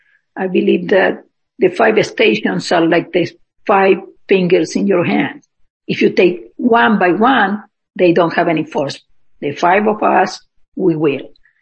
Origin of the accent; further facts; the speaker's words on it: Houston, Texas, United States; English is a second language; Obviously, English is my second language, but I believe that it's not my brain. It's a problem of, you know, that's my vocal cords. I was a member before. I'm from Houston.